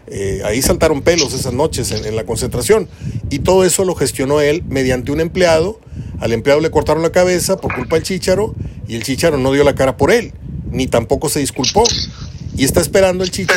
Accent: Mexico; ese es el problema cuando contratamos como mexicano

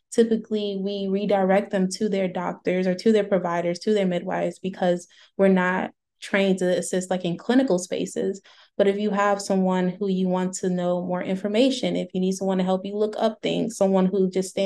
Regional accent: Augusta, Georgia, United States; also born or lived in New York; Hi everyone … I am born and raised in Augusta, Georgia, and spent quite a few time, maybe like a little over 2 years in New York.

